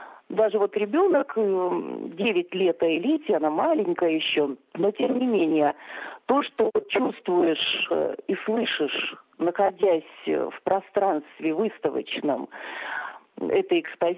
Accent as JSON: {"language": "Russian", "region": "Saint Petersburg", "country": "Russia", "said": "приглашение было из Петербурга, и мы сами из Петербурга"}